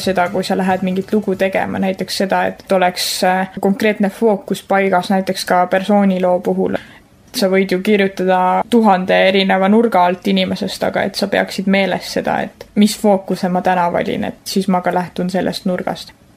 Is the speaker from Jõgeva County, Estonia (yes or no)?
yes; Põltsamaa, Jõgeva County, Estonia; Ma ise olen Põltsamaalt pärit ja aitan alati talvepäevi korraldada.